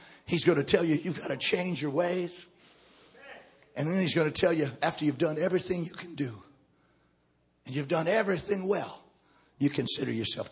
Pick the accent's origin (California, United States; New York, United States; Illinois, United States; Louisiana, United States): Louisiana, United States; Baton Rouge; I'm from Baton Rouge. I can talk about it.